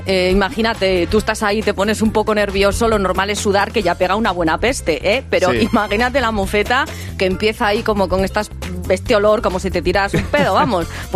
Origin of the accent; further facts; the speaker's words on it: Galicia, Spain; Yo que soy gallega, lo peor que te puede pasar en una boda en Galicia es que la gente salga con hambre del banquete.